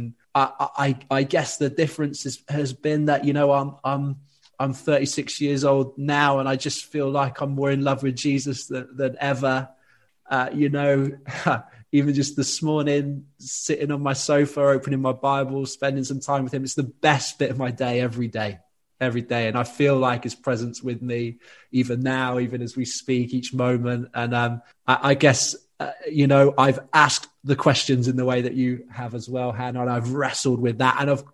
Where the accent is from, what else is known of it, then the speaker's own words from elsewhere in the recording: Exeter, South West England, United Kingdom; I was brought up in Exeter for the first 18 years of my life